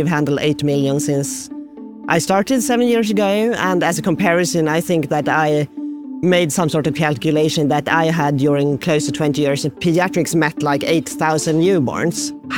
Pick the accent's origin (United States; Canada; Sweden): Sweden; I was born and brought up on the Norwegian border, up in the mountains, actually, of Sweden, a very rural area in a village with 600 inhabitants.